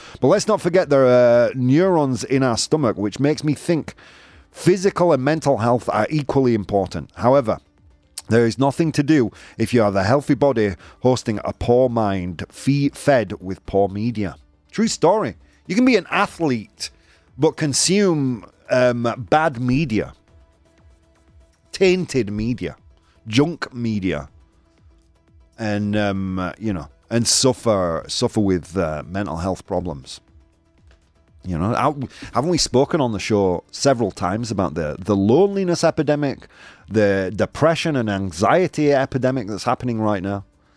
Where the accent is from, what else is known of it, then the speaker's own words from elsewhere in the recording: England, United Kingdom; I'm English.